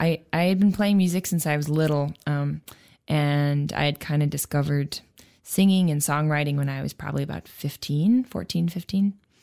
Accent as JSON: {"language": "English", "town": "Red Bluff", "region": "California", "country": "United States", "tie": "born or raised there", "also_born_or_lived": "Sacramento / Gerber", "said": "I grew up in Red Bluff. I was born in Sacramento and grew up in Gerber and Red Bluff, two different very small places."}